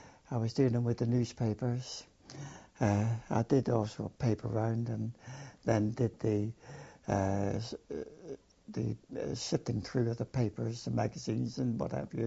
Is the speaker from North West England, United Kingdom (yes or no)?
no; Newton Abbot, South West England, United Kingdom; born there; I was born here in Newton Abbot, 13th of April, 1924.